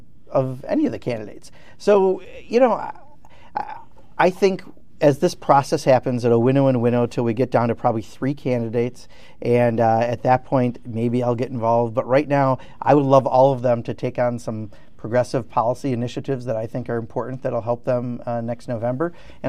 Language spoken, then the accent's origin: English; Kenosha, Wisconsin, United States; You know, I grew up in Kenosha, Wisconsin, where 14,000 people out of 70,000 used to make cars.